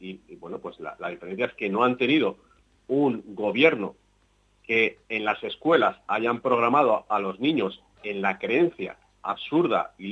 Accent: Spain; es una historia que nos han negado a nosotros mismos como españoles

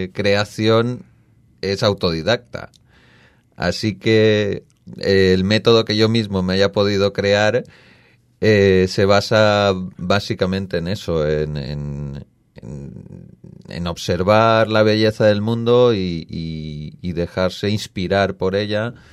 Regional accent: Cocentaina, Valencian Community, Spain; en la presentación del 31 de octubre en Cocentaina, en mi pueblo

